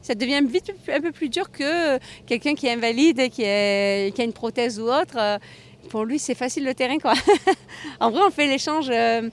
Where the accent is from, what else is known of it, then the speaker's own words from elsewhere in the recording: Marseille, Provence-Alpes-Côte d'Azur, France; moi, je suis de Marseille.